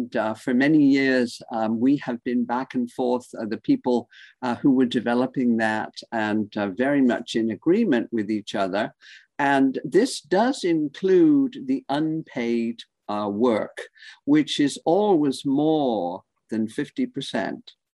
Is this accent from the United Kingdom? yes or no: yes; United Kingdom; now in United States; I grew up in Britain in a very typical patriarchal family with a rather violent father and an incredibly loving mother.